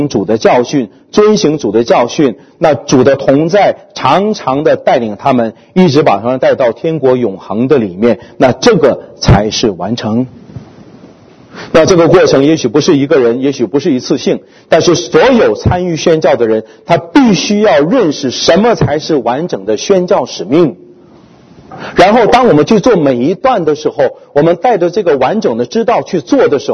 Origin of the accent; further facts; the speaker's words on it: China; moved away; 那我自己生在中国，我长在中国啊，养育我的父母是中国人，我的兄弟姐妹，我的手足是中国人，不管我离开中国多久